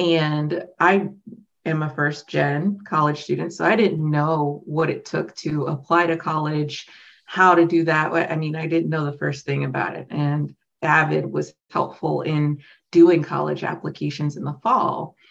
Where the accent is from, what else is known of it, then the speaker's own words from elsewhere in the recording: California, United States; And I was born and raised in the Bay Area.